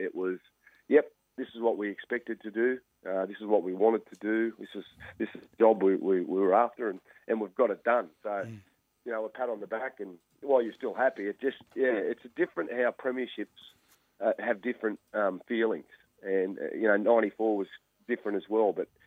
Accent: Junee, New South Wales, Australia; For me, it was growing up in Junee, I never ever thought that I would have the opportunity to play in the NRL

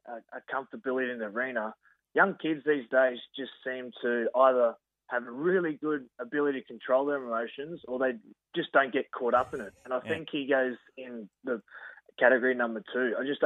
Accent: Runcorn, Queensland, Australia; and I grew up in Runcorn. And they're all 25 minutes south of Brisbane City.

